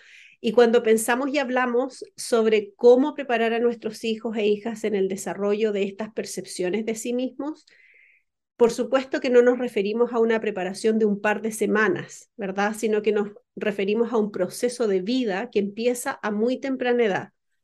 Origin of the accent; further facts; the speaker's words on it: Chile; Yo en mi caso crecí en Chile.